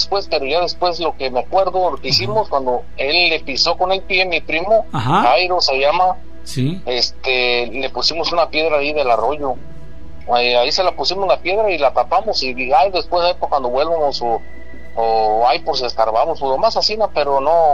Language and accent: Spanish; Queringuicharo, Michoacán, Mexico; me sucedió ahí en el rancho donde soy yo, ahí de Michoacán, ahí de Queringuicharo, pues, cerca de Zamora, La Piedad y Cuandureo. Yo soy municipio de Cuandureo, Michoacán.